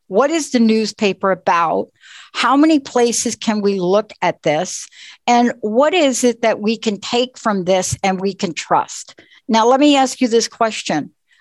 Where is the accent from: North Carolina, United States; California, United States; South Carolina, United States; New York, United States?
New York, United States; New York City; You know, growing up in New York City, okay, what do I know about New York City?